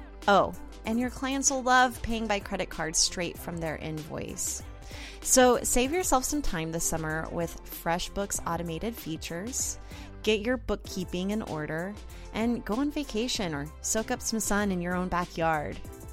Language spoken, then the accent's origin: English; Oklahoma City, Oklahoma, United States; It's so funny because a lot of people don't know that I'm from Oklahoma City.